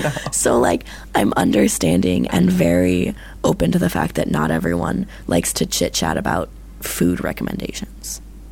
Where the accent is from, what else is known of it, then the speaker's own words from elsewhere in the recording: Midwest, United States; And some people get really annoyed with me because I'm from the Midwest. And so everyone in the Midwest is nice.